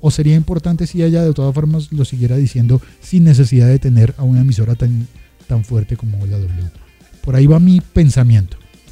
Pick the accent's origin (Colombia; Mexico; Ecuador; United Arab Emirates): Colombia; como soy colombiano, pues pensé cómo me pongo en las redes sociales.